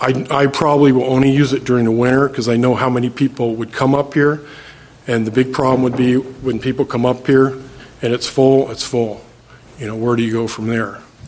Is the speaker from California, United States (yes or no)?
no; Port Orchard, Washington, United States; I'm from Port Orchard.